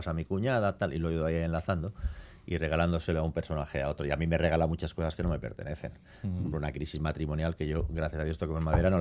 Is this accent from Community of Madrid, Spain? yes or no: yes; Madrid, Community of Madrid, Spain; yo soy de Madrid y estoy ahí en Nueva York